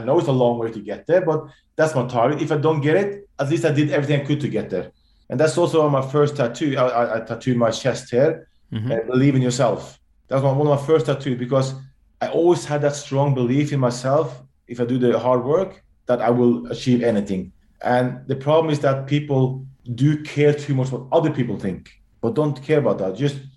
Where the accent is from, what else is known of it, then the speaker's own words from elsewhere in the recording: Ålesund, Møre og Romsdal, Norway; And then I went back to my hometown, Alesund, and finished my career there. So I finished it where it started.